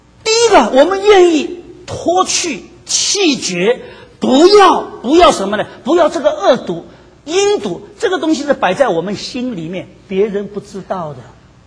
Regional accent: Shanghai, China; 我们上海话讲叫西装必三，我们在座的上海人穿了西装其实是必三

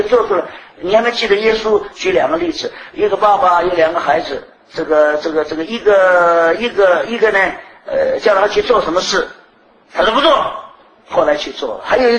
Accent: China; 特别我们中国人不晓得为什么跟犹太人过不去

